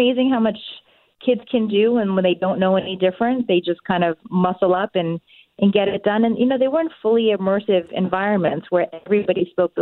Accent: United States; first language Japanese; English is a second language; now in Tokyo, Japan; So Japanese is actually my first language, though I grew up in the U.S. because my mom is a first-gen immigrant from Japan.

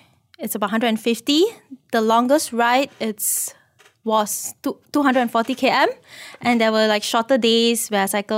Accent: Teluk Intan, Perak, Malaysia; and I'm from Teluk Intan, and I thought of helping within my own society first.

